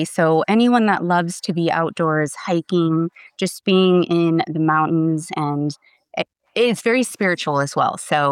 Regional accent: Arizona, United States; born and raised in Arizona. So I'm a native, AKA unicorn.

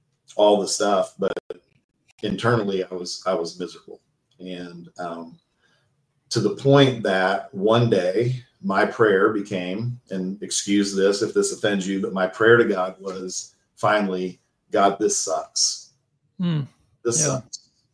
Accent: Ohio, United States; I grew up in Ohio and grew up in a really great Christian family.

